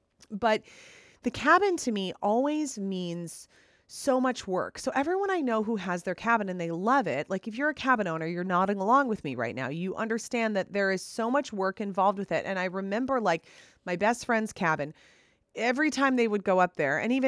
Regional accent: Minnesota, United States; Because, you know, I live in Minnesota. I grew up in Minnesota.

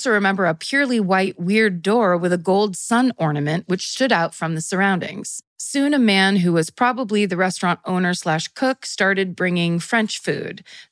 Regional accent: Japan; moved away as an adult; In 1993, I left my hometown in southern Japan and started living alone for the first time in my life. I was 18 years old.

